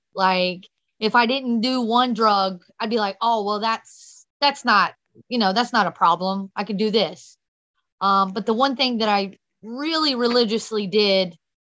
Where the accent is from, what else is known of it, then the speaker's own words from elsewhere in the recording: Ohio, United States; now in Tennessee, United States; And so I'm originally from Ohio, but we came down here to Tennessee.